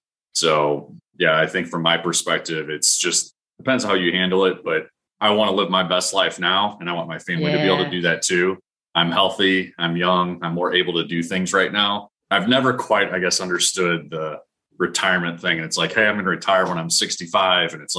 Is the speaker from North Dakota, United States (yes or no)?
no; St. Louis, Missouri, United States; now in Kansas City, United States; But no, born and raised in St. Louis, I'm a huge Cardinals fan.